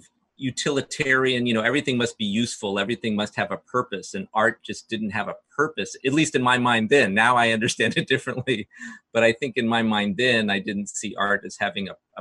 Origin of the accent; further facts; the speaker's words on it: Burbank, California, United States; also born or lived in Los Angeles; I'm a Southern California boy all the way. I mean, I was born and raised here. I was born in the California Hospital in downtown Los Angeles, but my parents lived in Burbank. So I went to Burbank schools all my life.